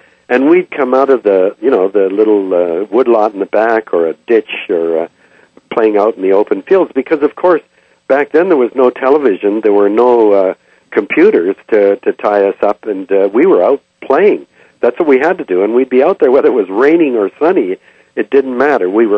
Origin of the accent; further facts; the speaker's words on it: Vancouver, British Columbia, Canada; growing up in Vancouver, while growing up till I was six, as a carefree boy who never thought really much about being different from my neighbors